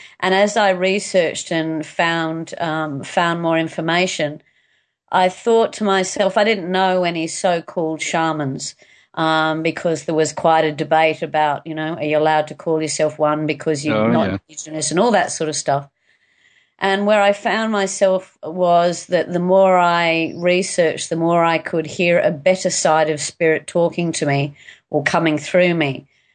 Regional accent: Indonesia; also born or lived in Los Angeles, United States / Scotland / England; Yes, I grew up in Indonesia, and I lived in America, in Los Angeles. I lived in Scotland, England.

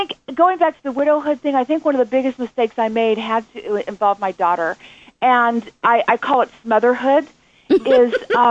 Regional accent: Lakewood, California, United States; And then I grew up on Ostrom. Shout out to everybody in Lakewood, California.

